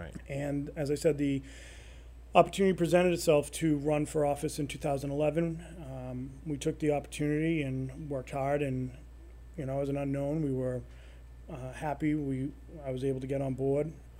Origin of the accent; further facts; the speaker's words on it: Stoneham, Massachusetts, United States; Yeah, I grew up in Stoneham. My mother raised four boys by herself.